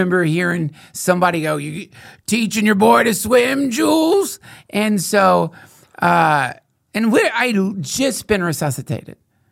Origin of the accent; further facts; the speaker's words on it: Georgia, United States; Coastal Georgia.